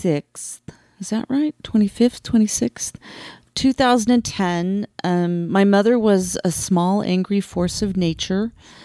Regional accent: Thatcher, Arizona, United States; Growing up in Arizona and Southern Arizona, I grew up in Thatcher, Arizona, which old people will remember. That's President Kimball's hometown.

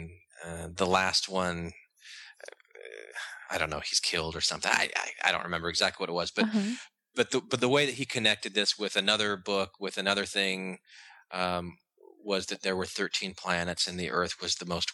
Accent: Arizona, United States; You know, I grew up in Arizona.

